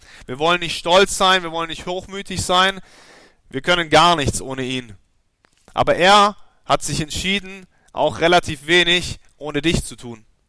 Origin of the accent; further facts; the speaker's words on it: Ostfildern, Baden-Württemberg, Germany; also born or lived in Stuttgart; ich komme aus Ostfildern. Das ist im Süden von Stuttgart. Ich bin in Stuttgart geboren, bin 35 Jahre alt